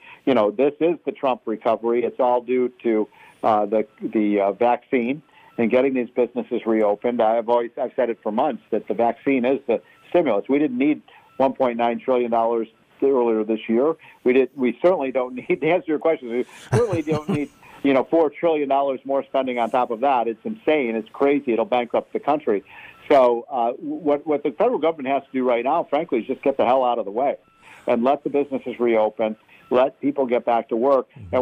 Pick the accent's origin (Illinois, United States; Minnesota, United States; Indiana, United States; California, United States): Illinois, United States; those blue states like my home state of Illinois and New York and Connecticut